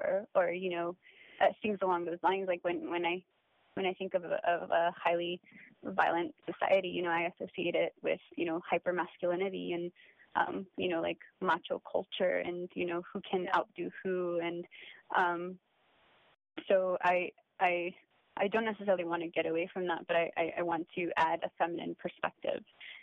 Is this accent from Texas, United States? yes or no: yes; El Paso, Texas, United States; I grew up in El Paso, and, you know, you could literally see Juarez